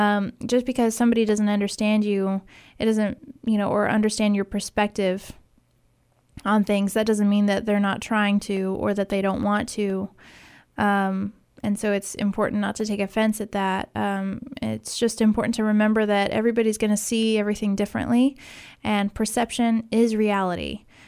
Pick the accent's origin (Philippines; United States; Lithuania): Lithuania; English is a second language; I'm from Lithuania.